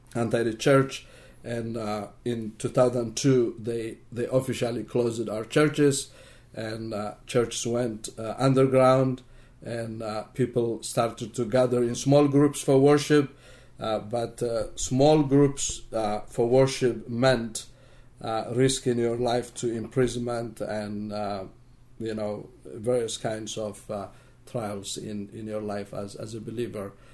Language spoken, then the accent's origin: English; Eritrea; moved away as an adult; now in United States; originally I'm from Eritrea, a small African nation in Northeast Africa. I have been a pastor in Asmara, Eritrea for more than 12 years.